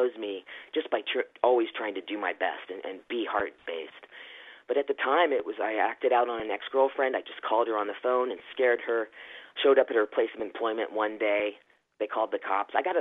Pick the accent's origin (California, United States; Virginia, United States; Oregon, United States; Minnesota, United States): Virginia, United States; also born or lived in Philippines; I knew I was a boy in the wrong body growing up, and I liked girls in rural Virginia. I was born in the Philippines. We moved 8 times before I was 6 years old.